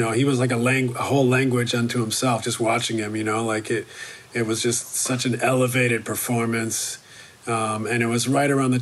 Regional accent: Canada; I went to where I grew up in Canada.

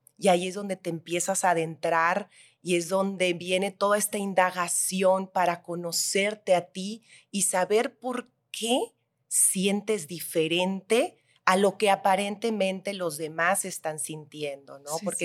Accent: Navojoa, Sonora, Mexico; yo soy de Navojoa, Sonora. Nazco en el 75

